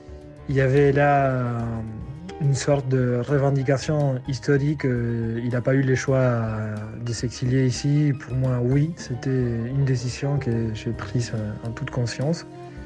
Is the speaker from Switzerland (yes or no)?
no; La Plata, Buenos Aires Province, Argentina; French is a second language; now in Paris, France; depuis Paris qui envoie ce message. Je suis pianiste et compositeur, je viens de la ville de La Plata, Buenos Aires, Argentina